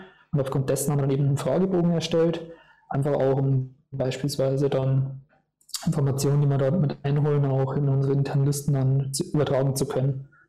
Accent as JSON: {"language": "German", "region": "Bavaria", "country": "Germany", "said": "Ich komme ursprünglich aus Niederbayern. Also wenn ich mit dem Dialekt vor loslegen würde, wird es schwierig werden."}